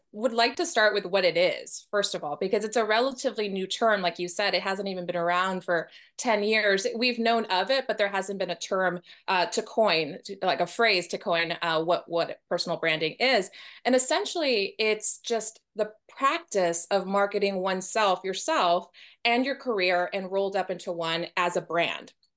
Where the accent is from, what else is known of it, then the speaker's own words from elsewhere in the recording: South Padre Island, Texas, United States; also born or lived in Austin; now in New York City, United States; But I'm from the Valley. I was raised in South Padre Island, and I love all things RGB. but I've been now living in New York for 8 years this month.